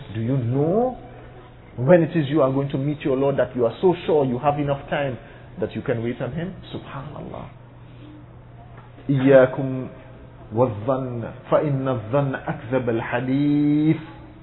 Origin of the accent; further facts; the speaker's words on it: Trinidad & Tobago; And I live here, and the moment I step out of the masjid, and I'm from Trinidad